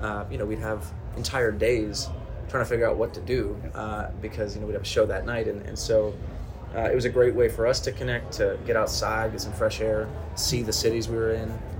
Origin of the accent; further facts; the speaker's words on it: New Jersey, United States; We had a family friend who worked at a golf course near where I grew up in Jersey.